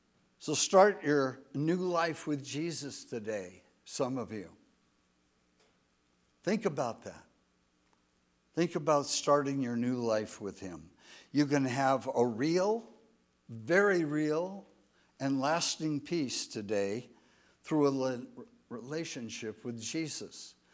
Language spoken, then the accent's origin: English; Scotland, United Kingdom; They were Jewish, but I'm not a Jew. I'm a Scotsman